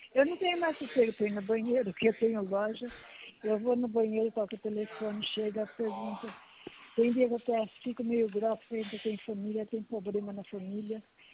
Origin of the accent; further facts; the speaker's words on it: São Pedro, São Paulo, Brazil; eu sou de São Pedro, querida. Sou viúva, tenho seis filhos, quatro bisnetos, seis netos, tenho 84 anos.